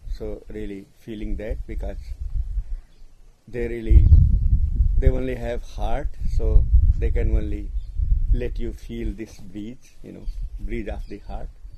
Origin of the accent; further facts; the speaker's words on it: India; accent: Hindi English; English is a second language; you know, if because of my Hindi English accent, you know, please, if you have any difficulty, so please feel welcomed to ask